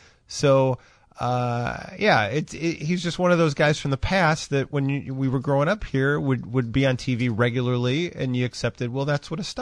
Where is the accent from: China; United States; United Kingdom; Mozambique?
United States; Midwest; Now, keep in mind, I grew up here in the Midwest, as you did as well.